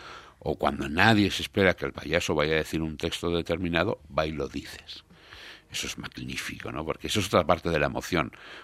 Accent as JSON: {"language": "Spanish", "country": "Spain", "said": "Somos españoles"}